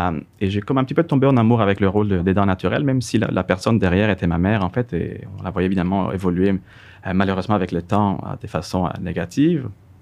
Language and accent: French; Venezuela; French is a second language; now in Canada; Je suis né et j'ai grandi au Venezuela, c'est en Amérique du Sud